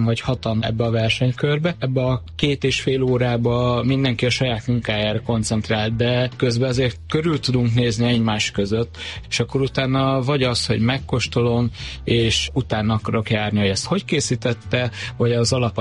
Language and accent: Hungarian; Lake Balaton area, Hungary; now in Budapest, Hungary; Balatonról jöttem, én másfél éve élek itt Budapesten.